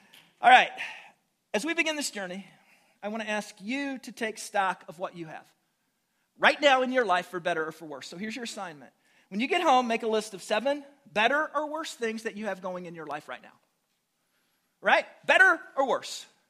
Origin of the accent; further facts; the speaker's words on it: Illinois, United States; I was raised in Southern Illinois, and it's so funny because everybody thinks Southern Illinois is such a unique culture